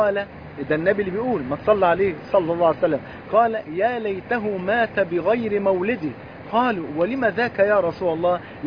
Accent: Egypt; born there; أنا مولود في مصر

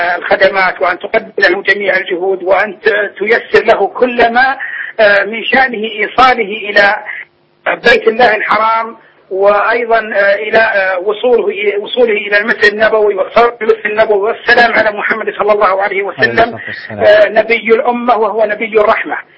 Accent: Saudi Arabia; فبلدنا ولله الحمد بلدنا السعودية

